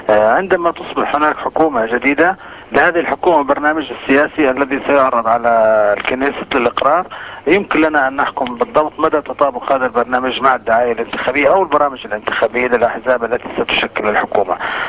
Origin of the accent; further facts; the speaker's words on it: Palestine; لن نسمح كفلسطينيين على الإطلاق